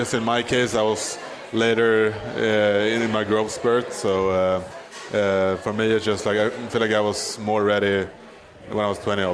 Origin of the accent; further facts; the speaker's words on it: Stockholm, Stockholm County, Sweden; so I grew up in Stockholm playing minor hockey there